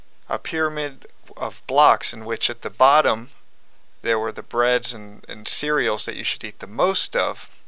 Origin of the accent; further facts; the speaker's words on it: Cumberland, Maryland, United States; now in Charlottesville, United States; However, I grew up in Cumberland, Maryland.